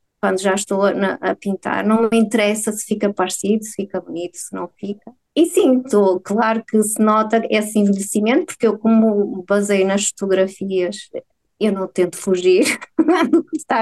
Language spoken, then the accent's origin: Portuguese; Portugal; comecei a sair de Portugal, porque eu sei que só somos valorizados aqui no nosso cantinho quando saímos de Portugal.